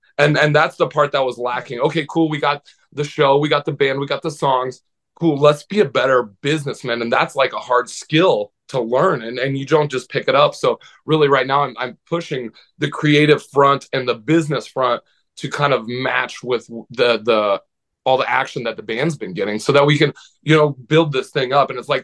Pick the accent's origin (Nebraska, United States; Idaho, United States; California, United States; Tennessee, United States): Nebraska, United States; I was a kid growing up in Nebraska.